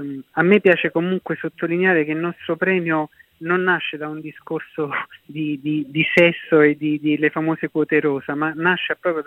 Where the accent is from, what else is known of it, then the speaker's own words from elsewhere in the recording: Caserta, Campania, Italy; now in Tuscany, Italy; io sono casertano e quindi mi piace, nonostante la mia lontananza, dato che vivo in Toscana da 30 anni, mantenere un legame con la mia terra